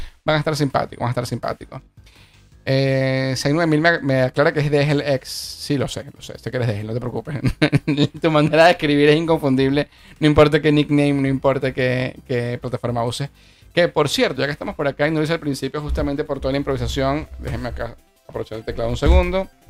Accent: Venezuela; 10 años en Argentina y para mí es muy de pinga sentirme parte de este país de alguna manera, pero no perder la esencia de lo que como venezolano soy

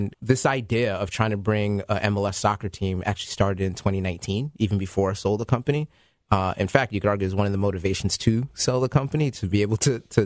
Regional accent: Bronx, New York, United States; I am the son of immigrants, born and raised in the Bronx.

